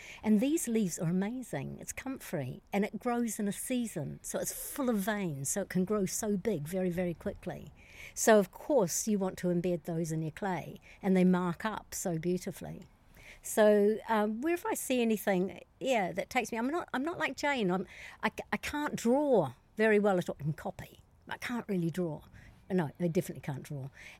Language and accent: English; New Zealand; Well, I'm a New Zealander.